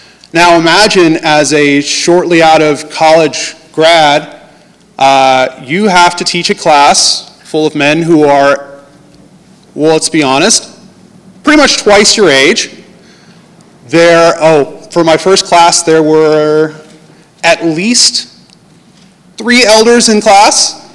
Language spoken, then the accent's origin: English; Canton, Ohio, United States; My family is on the other end of Ohio. I'm originally from Canton.